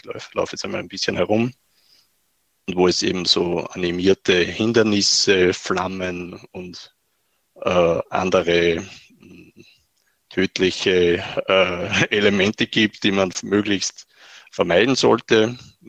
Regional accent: Linz, Upper Austria, Austria; Ich bin ein Österreicher, komme aus Linz oder aus der Nähe von Linz eigentlich. Es ist ungefähr zwischen Wien und Salzburg gelegen

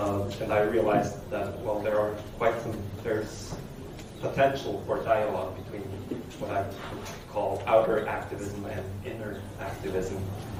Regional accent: Bern, Switzerland; And also, I'm from Bern, and I thought, oh, well, let's go to Saint Etienne

